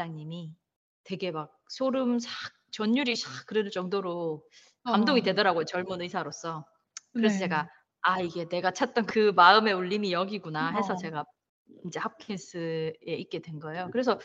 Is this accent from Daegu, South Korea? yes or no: yes; Daegu, South Korea; 저는 보스턴에 가고 싶지 않았어요. 왜냐면 전 대구 사람이거든요. 엄청 춥잖아요.